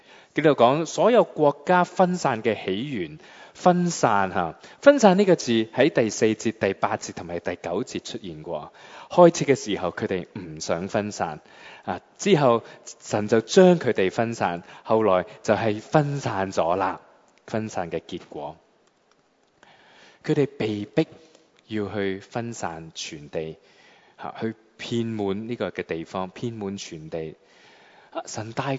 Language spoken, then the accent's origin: Cantonese; Hong Kong; now in Los Angeles, United States; 咁我係香港人嚟啊，口音真係改唔到係咪啊？